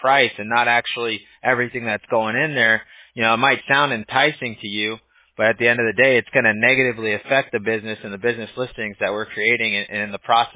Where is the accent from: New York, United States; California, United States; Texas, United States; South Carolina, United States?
California, United States; Huntington Beach; we're right here, like Newport Beach, Huntington Beach. I'm from Huntington Beach.